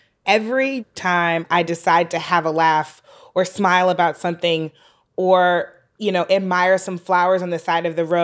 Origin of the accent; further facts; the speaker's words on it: St. Louis, Missouri, United States; watching it on this tiny television in the kitchen when I was growing up in St. Louis.